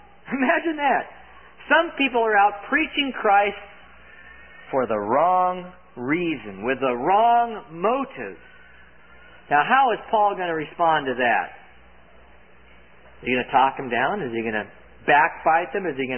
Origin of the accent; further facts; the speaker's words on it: California, United States; I'm from California originally, and if I wanted anyone to win, it would be the Lakers.